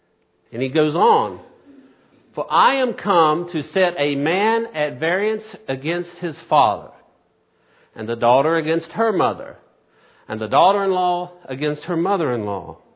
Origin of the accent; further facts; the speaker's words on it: Staffordsville, Kentucky, United States; I even know there when I was growing up in Staffordsville, nearly the whole area was just my cousins.